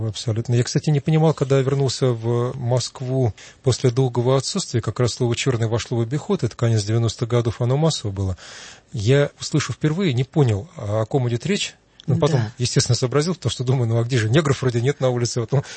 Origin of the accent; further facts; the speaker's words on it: Georgia; Ну как же так мы русские, мы же грузины, это древнее, чем...